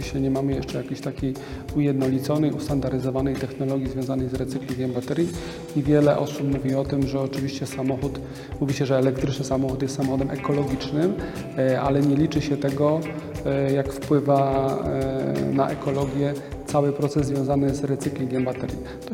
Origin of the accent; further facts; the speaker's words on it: Silesian Voivodeship, Poland; to przede wszystkim u nas na Śląsku powstają zarówno